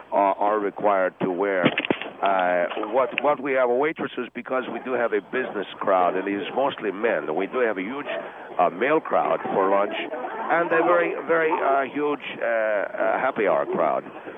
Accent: Argentina; now in United States; I come from Argentina originally. I have lived in the United States off and on for 5 years, but I have been in business both in Argentina and the United States.

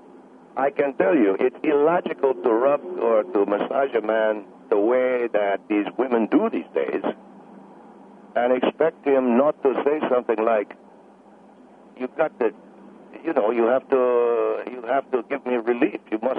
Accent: Argentina; I am a South American. I am from Argentina, and I like to think we know how to treat women.

